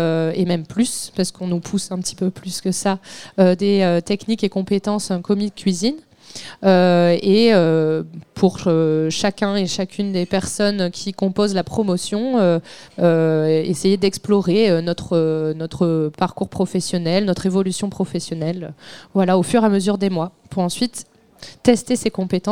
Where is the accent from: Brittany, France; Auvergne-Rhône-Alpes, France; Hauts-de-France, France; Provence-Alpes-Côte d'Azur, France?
Provence-Alpes-Côte d'Azur, France; Marseille; parce que moi je viens de Marseille, je suis venue spécialement pour cette formation